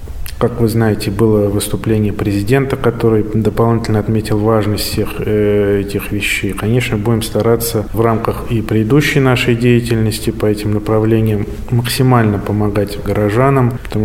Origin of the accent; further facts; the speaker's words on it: Saint Petersburg, Russia; все мы петербуржцы, ленинградцы, и задача у нас общая одна, потому что это наш один большой любимый город.